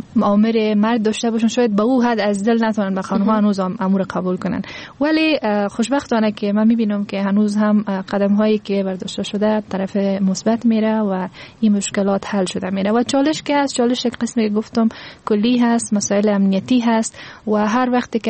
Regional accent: Afghanistan; چون هرچی نباشه ما افغان هستیم

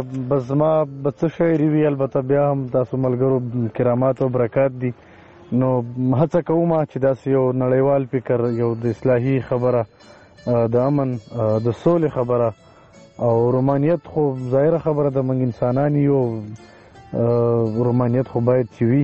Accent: Bajaur, Khyber Pakhtunkhwa, Pakistan; زه د باجوړ اوسیدونکی یم باجوړ کې چارمنګ یو وادي ده الته زه زیږیدلی یم

